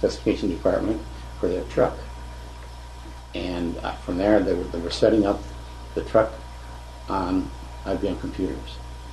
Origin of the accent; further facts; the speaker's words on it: Battle Creek, Michigan, United States; I grew up in Battle Creek. I graduated from Lincoln High School outside of Battle Creek.